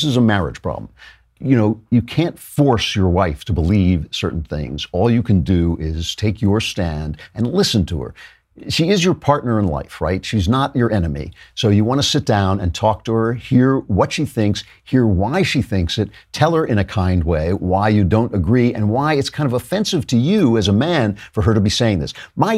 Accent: New York, United States; I'm from New York. Some of the ways he talks are just very familiar to me.

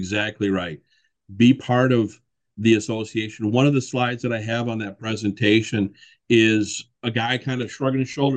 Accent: Flint, Michigan, United States; I grew up in Flint, Michigan.

